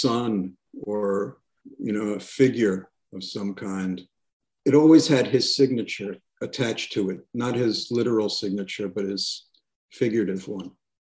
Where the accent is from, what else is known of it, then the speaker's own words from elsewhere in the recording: New York, United States; I speak with no R's because I'm from New York.